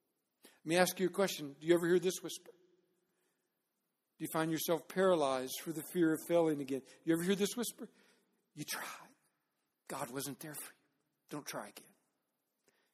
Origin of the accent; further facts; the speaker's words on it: Dallas, Texas, United States; like when I was a kid, I grew up around Dallas, and Dallas Cowboys were everything.